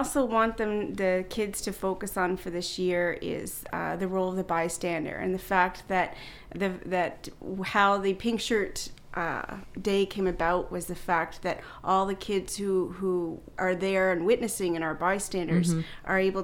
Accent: Nova Scotia, Canada; I know I'm from Nova Scotia myself

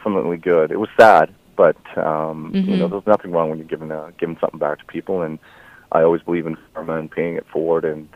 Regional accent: Gatineau, Quebec, Canada; first language fr; English is a second language; also born or lived in Calgary; now in Nashville, United States; I grew up in Ottawa, just actually on the Quebec side, so French was my first language.

